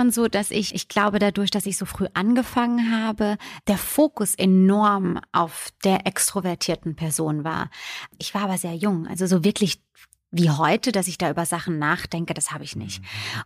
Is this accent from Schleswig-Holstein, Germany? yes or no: no; Bürstadt, Hesse, Germany; ich bin da sehr ländlich unterwegs und ich komme vom Land aus der Nähe von Mannheim. Bürstadt heißt der Ort. Ja, und muss ganz ehrlich sagen, dass ich einfach ein Landmädchen bin.